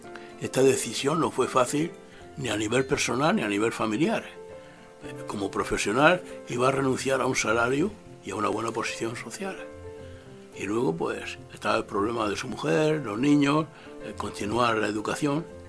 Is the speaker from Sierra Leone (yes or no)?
yes; Sierra Leone